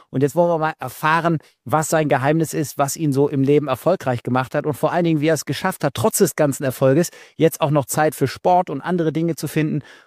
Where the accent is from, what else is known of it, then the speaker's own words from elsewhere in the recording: Leverkusen, North Rhine-Westphalia, Germany; weil es bei mir um die Ecke ist, ich komme ja aus Leverkusen